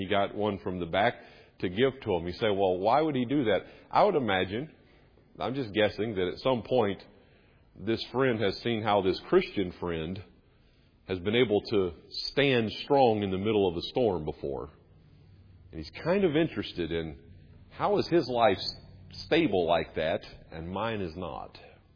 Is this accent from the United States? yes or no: yes; North Carolina, United States; I didn't appreciate growing up in North Carolina, and I didn't grow up on the coast, but, you know, I grew up, you know, in the southeast